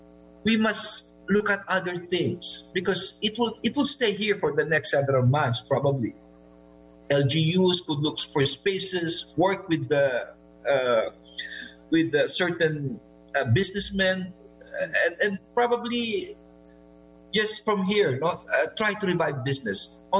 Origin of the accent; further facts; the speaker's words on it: Mandaluyong, Metro Manila, Philippines; I'm from Mandaluyong.